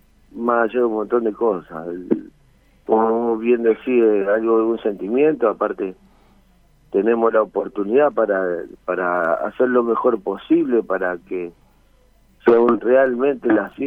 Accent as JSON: {"language": "Spanish", "region": "Santa Fe", "country": "Argentina", "said": "como santafesino te hace sentir orgulloso."}